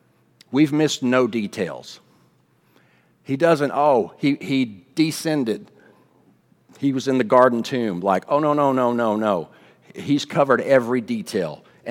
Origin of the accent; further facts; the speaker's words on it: Texas, United States; I grew up in West Texas. I know sheep and goats, folks.